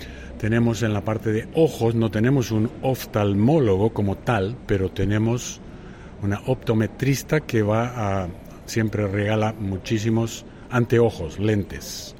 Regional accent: Libertador San Martín, Entre Ríos, Argentina; Yo soy entrerriano. Yo vengo de Libertador San Martín, cerca de Diamante, Diamante Crespo, capaz lo conoce mejor.

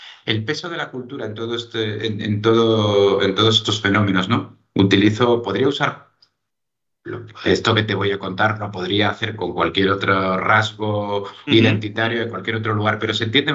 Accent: Asturias, Spain; la hospitalidad a la hora de servirte la comida de mi tierra, que somos los asturianos

